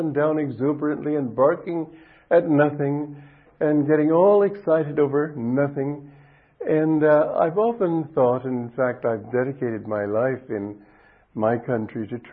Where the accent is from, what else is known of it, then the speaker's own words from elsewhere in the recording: Romania; English is a second language; I grew up mainly, I was born in Romania, which is a humble country.